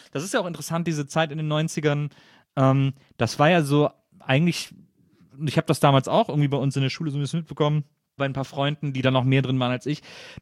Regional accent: Cologne, North Rhine-Westphalia, Germany; ich komme aus Köln

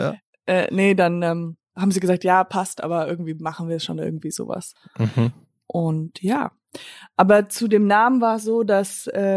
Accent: Hamburg, Germany; born there; Nee, ich bin ja in Hamburg geboren. Ich bin ja, Hamburger Mägel.

